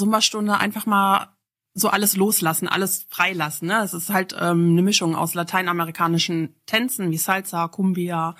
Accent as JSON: {"language": "German", "town": "Duisburg", "region": "North Rhine-Westphalia", "country": "Germany", "tie": "born or raised there", "moved": "as an adult", "lives_now": "Bottrop, Germany", "said": "Ich bin aufgewachsen in Duisburg."}